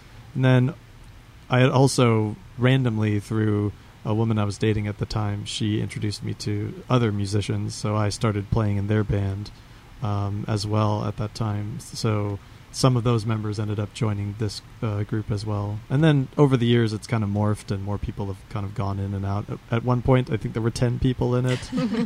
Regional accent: Slidell, Louisiana, United States; I grew up outside New Orleans in a suburb called Slidell.

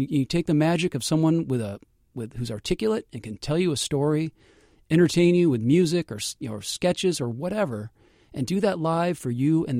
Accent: Northwest, United States; I grew up in the Northwest.

